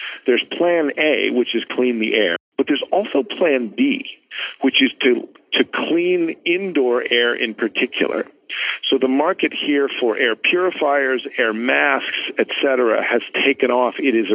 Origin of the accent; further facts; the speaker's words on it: United States; the surprises that I feel as an American who thinks about internet technologies